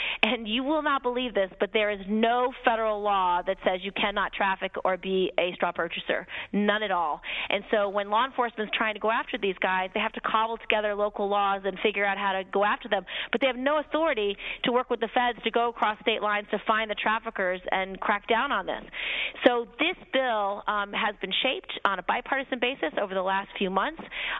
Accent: New York, United States; But, you know, as a New Yorker, I am very concerned that we are cutting both Sandy aid

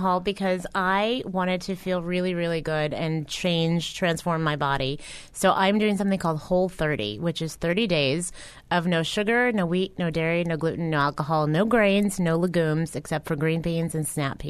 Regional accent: Texas, United States; So I was never asked what I was, though, until I moved to New York. I grew up in Texas

